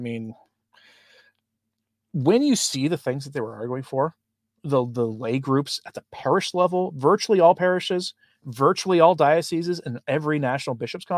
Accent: Pacific Northwest, United States; Well, I'm from the West Coast. I'm from the Pacific Northwest.

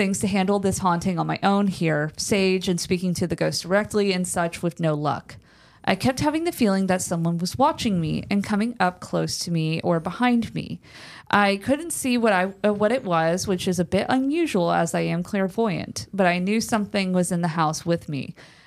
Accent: Atlanta, Georgia, United States; now in Savannah, United States; Our house is just a mile and a half outside of the city limits of Savannah. We are originally from Atlanta

